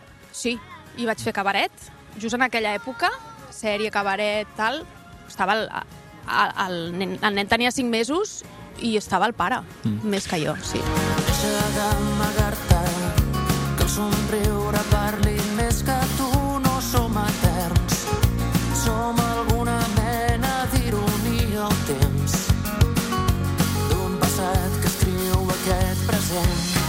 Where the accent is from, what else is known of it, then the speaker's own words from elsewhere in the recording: Barcelona, Catalonia, Spain; first language Spanish; Catalan is a second language; jo soc aquí, jo he nascut aquí, a l'Hospital Sant Pau, i soc del barri de la Sagrada Família, sempre